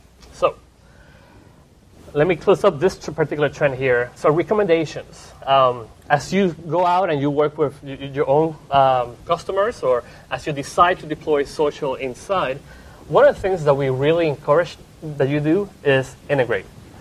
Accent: Puerto Rico; I'm from Puerto Rico, by the way.

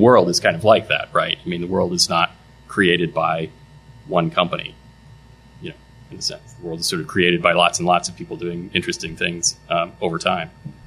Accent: Boulder, Colorado, United States; I'm from Boulder, Colorado, so all of my examples are going to be in Colorado.

